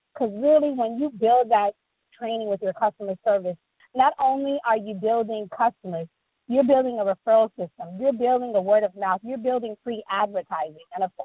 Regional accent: United States; I love being American. I love this country

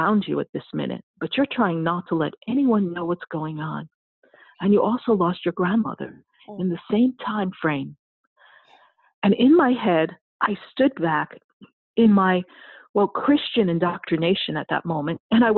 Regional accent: New York, United States; I said, Rich, I'm from New York. I can get anybody's credit card.

